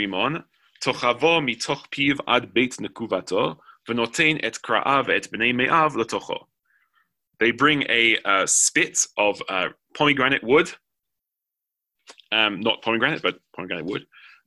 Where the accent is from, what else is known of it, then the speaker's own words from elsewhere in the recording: United Kingdom; I'm British, so obviously I have strong opinions about potatoes.